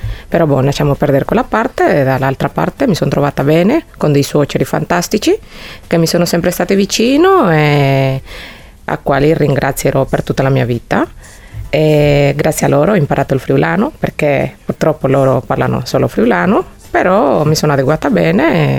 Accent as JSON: {"language": "Italian", "town": "Cartagena", "region": "Bolívar", "country": "Colombia", "moved": "as an adult", "lives_now": "Feletto, Italy", "said": "io vengo dalla Colombia, da una città affacciata sul mare del Caraibi che si chiama Cartagena."}